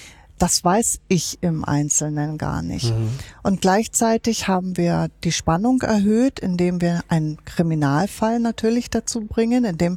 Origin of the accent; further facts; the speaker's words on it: Hamburg, Germany; Und nein, man kann das als Hamburger auch nicht alles erfassen.